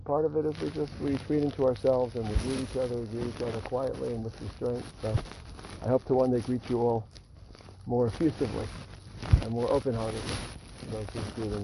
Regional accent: Brooklyn, New York, United States; I'm from Brooklyn. I'm a little bit of a rebel.

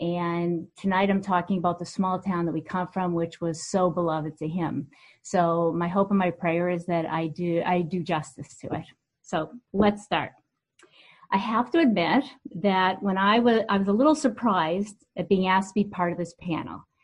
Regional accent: Canada; you remember I'm from Canada, right?

